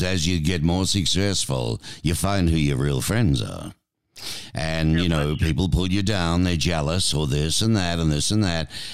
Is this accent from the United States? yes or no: no; Australia; if you're English, but I'm an Aussie, so it's grants, alrighty